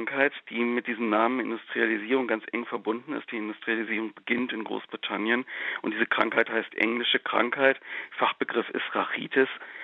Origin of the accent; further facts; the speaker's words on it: Hamburg, Germany; Also ich kann das bestätigen für meine Heimatstadt Hamburg